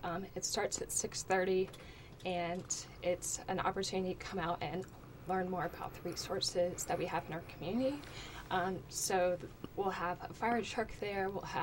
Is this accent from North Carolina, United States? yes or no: yes; High Point, North Carolina, United States; I'm from High Point.